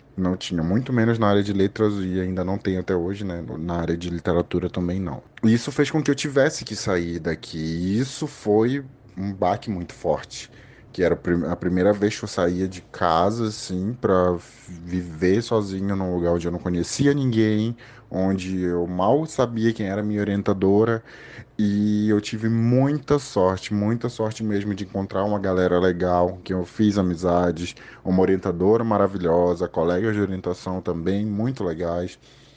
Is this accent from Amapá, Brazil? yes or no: yes; Macapá, Amapá, Brazil; eu tenho 24 anos, eu sou de Macapá, no Amapá.